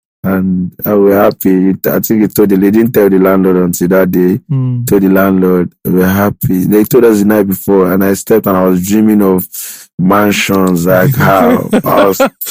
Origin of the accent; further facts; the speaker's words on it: Lagos, Nigeria; also born or lived in Ekiti State; I'm from Ekiti State, but I was born in Lagos State.